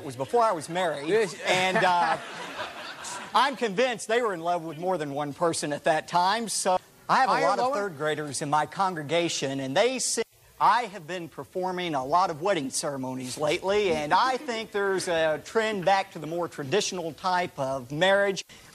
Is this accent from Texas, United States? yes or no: yes; Eastland, Texas, United States; I'm from Eastland, Texas, where I'm the pastor of the First Baptist Church of Eastland.